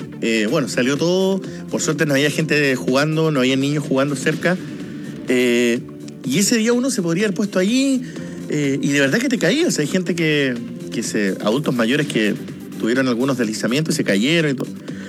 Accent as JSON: {"language": "Spanish", "region": "Magallanes", "country": "Chile", "said": "los que somos de Magallanes conocemos"}